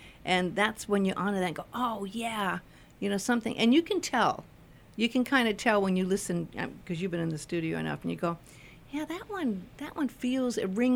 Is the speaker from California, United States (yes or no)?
yes; Hollywood, California, United States; I grew up in Hollywood.